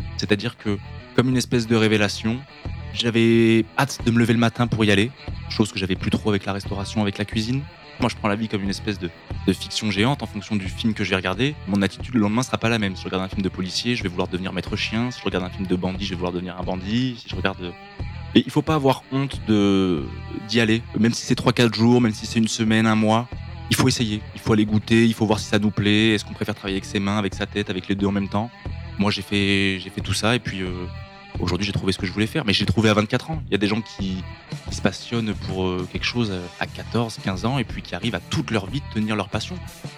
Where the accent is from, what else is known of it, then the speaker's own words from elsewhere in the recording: Montpellier, Occitanie, France; born there; j'ai 24 ans. Je suis né à Montpellier le 22 août 1996.